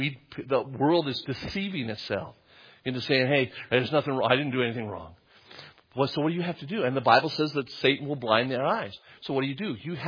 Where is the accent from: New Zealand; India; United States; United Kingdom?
United Kingdom; England; My dad was Lebanese, spoke 8 different languages. I'm English and I only speak one language.